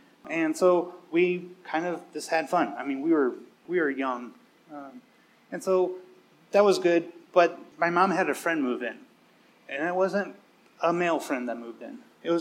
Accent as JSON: {"language": "English", "town": "St. Louis", "region": "Missouri", "country": "United States", "tie": "born or raised there", "said": "So I grew up in the Midwest in a big city. I have, like, it's my sister and I. It was like St. Louis, Missouri."}